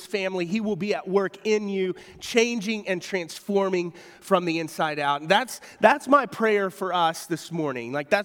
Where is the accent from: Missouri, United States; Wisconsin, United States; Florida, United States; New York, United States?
Missouri, United States; West Plains; We didn't have to travel to West Plains. I'm from Southern Missouri.